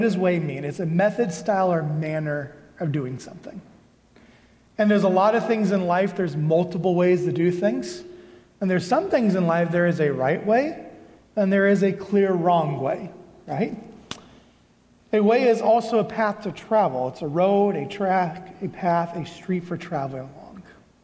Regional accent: Earlham, Iowa, United States; So I grew up in Earlham, Iowa. Have any of you ever heard of Earlham, Iowa before? We have an interstate exit. That's our claim to fame. 1,200 people, class of 41.

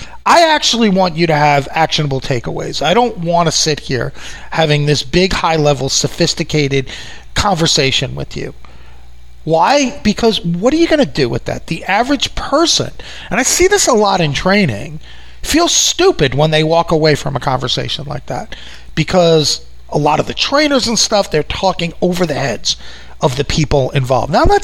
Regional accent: New York, United States; And I used to think it's because I'm from New York and we're traditionally impatient people

